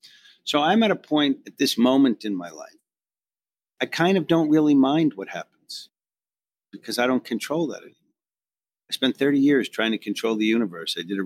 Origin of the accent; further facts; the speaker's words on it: New York, United States; I came from Long Island. A big trip for me was Manhasset, you know?